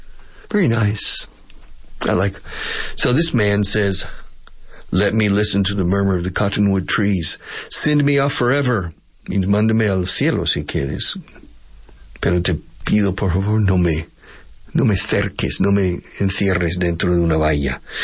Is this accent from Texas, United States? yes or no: yes; Texas, United States; I'm a Texan. People in Texas, we like freedom and open space.